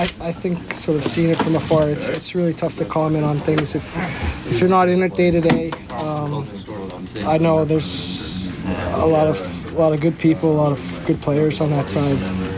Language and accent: English; Toronto, Ontario, Canada; I think growing up in Toronto, I may have touched on that earlier in my time here, but being in Toronto, you're so close